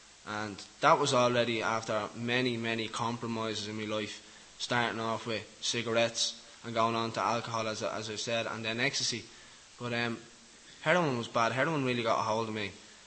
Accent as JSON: {"language": "English", "town": "Dublin", "region": "Leinster", "country": "Ireland", "tie": "born or raised there", "said": "As you were being told, you probably know from my accent, I'm from Dublin. I grew up a Roman Catholic."}